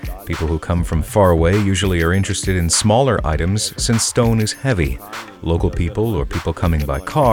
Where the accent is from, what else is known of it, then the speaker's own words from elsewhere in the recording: Karst, Slovenia; Because I'm from the Karst, I like working with material that is everywhere around me.